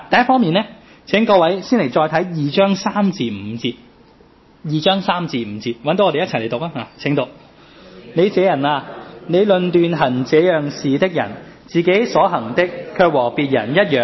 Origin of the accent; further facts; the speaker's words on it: Hong Kong; 我们香港人都很明白，是吧，我们九七回归有祖国